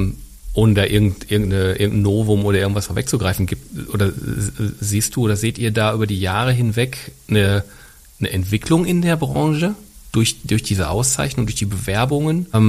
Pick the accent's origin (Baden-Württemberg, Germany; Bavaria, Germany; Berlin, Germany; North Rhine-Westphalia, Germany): North Rhine-Westphalia, Germany; Essen; Und ich bin ja auch Essener